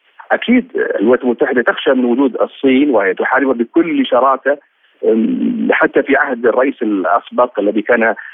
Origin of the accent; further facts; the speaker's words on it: Saudi Arabia; نناضل نحن كسعوديين وكعرب